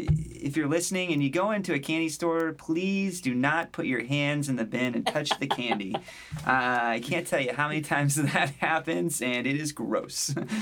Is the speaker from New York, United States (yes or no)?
no; Bloomington, Indiana, United States; It's about my hometown, Bloomington, and a bunch of cutters, which is the local term for townies in Bloomington.